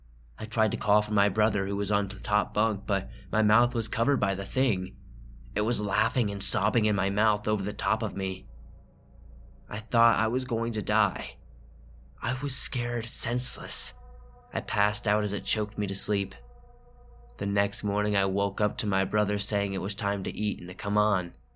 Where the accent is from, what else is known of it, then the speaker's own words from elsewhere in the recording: Saluda, South Carolina, United States; also born or lived in Atlanta; I'm from Saluda, South Carolina, a very old and rural country town, steeped in Indian history.